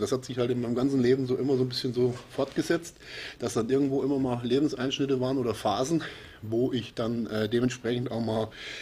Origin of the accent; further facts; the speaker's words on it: Bavaria, Germany; In Bayern sagt es bei uns da, wo ich herkomme, ist es mittlerweile so, da kriegst du an jeder Metzgerei oder an jeder Ecke eine schöne Leberkässemmel, ne, und eine Wurstsemmel.